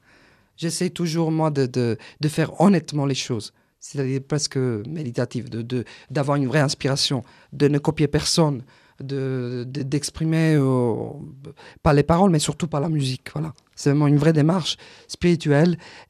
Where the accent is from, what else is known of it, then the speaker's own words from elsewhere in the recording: Apulia, Italy; born there; Parce que moi je suis né dans les Pouilles, à côté de chez lui